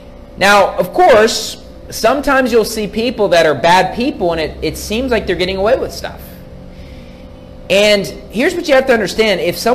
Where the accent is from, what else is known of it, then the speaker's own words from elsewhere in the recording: West Virginia, United States; Actually, every single winter, growing up in West Virginia, there would be people that you'd read in the newspaper